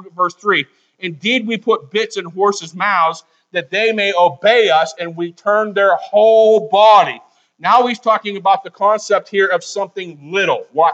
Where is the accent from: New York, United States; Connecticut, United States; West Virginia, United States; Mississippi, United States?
West Virginia, United States; But anyways, I'm from West Virginia. You're from PA.